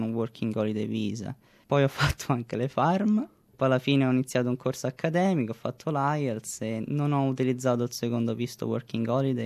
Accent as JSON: {"language": "Italian", "town": "Rome", "region": "Lazio", "country": "Italy", "moved": "as an adult", "lives_now": "Australia", "said": "Ho 24 anni e sono di Roma. Io sono venuto qua in Australia a gennaio del 2014."}